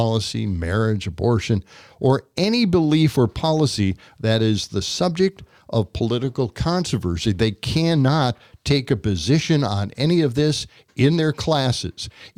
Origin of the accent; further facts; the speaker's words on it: Wisconsin, United States; Like I'm from Wisconsin. My family is from Wisconsin. I want to stay here. I don't want to leave.